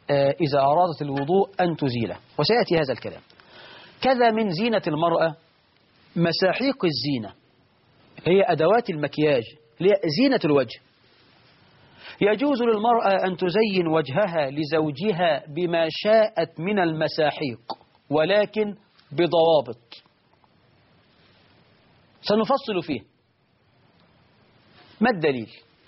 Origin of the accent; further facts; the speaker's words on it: Egypt; طبعا النهاردة نقول الشباب عندنا في مصر: أولم ولو بعصفورة، أو ولو بكتكوت